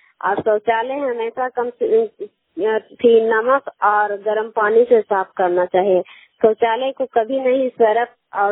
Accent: Kailagaon, Bihar, India; मैं कैलागांव नगर नौसा प्रखंड नालंदा जिला के निवासी हूँ।

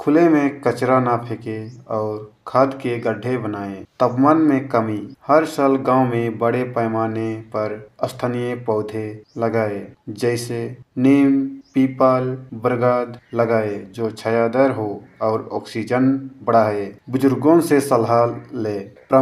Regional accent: Torpa, Jharkhand, India; मैं तोरपा प्रखंड के पटपुरहा बोबर टोली का निवासी हूँ।

